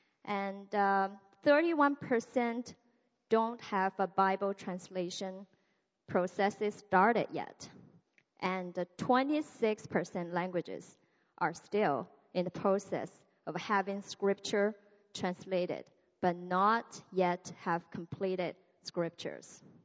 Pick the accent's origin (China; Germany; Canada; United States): China; first language Mandarin Chinese; English is a second language; I'm from China. The native town, my mother town, is Chinese Mandarin.